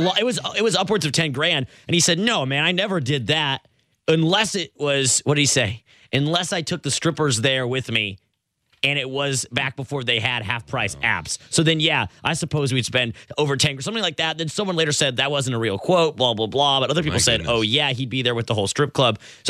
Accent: California, United States; I knew about them growing up in SoCal. They were on my radar as a young sports fan.

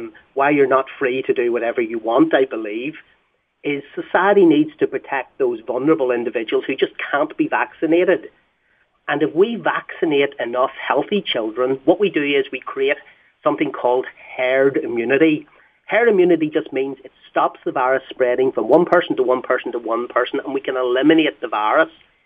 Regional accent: Northern Ireland, United Kingdom; It's actually Northern Ireland

